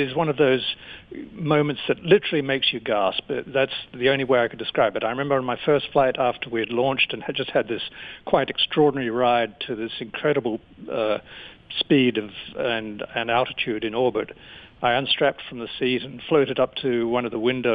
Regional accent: Adelaide, South Australia, Australia; moved away as an adult; now in United States; I was born and raised in Adelaide, but I subsequently moved to the United States

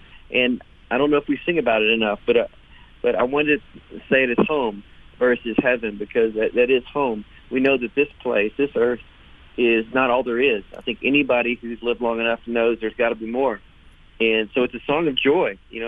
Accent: Texas, United States; my dad played country music. I grew up in Texas. So he loved playing country music. Started picking it up. But then I started playing in church. I grew up in a little small town.

